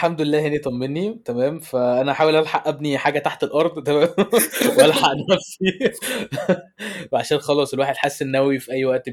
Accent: Egypt; طيب انا شفت حاجه زي كده برضو عندنا في مصر

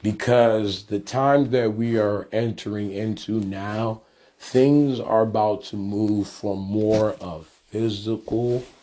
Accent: Detroit, Michigan, United States; I'm from Detroit. Y'all ain't getting me. That's on Kennebec.

